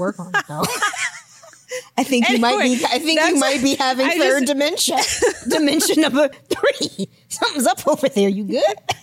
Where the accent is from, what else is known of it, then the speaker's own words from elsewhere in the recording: Georgia, United States; Well, for me, I'm from the South, Georgia specifically, and every time I went over my grandparents' house